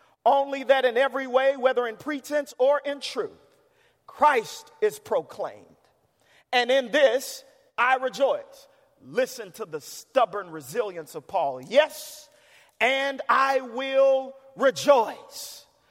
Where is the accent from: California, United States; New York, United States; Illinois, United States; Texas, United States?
Illinois, United States; Chicago; It's amazing the kind of theology you could get watching cartoons growing up in Chicago the way that I did.